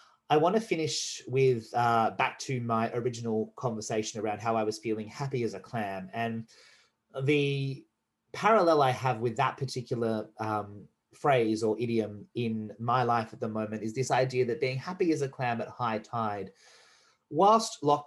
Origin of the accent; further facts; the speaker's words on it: Australia; We are all Australian. There are, yes, we're a federation of states